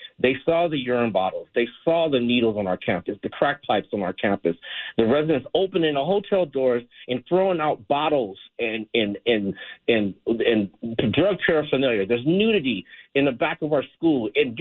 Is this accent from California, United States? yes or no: yes; Los Angeles, California, United States; Coming from foster care, I'm from South LA.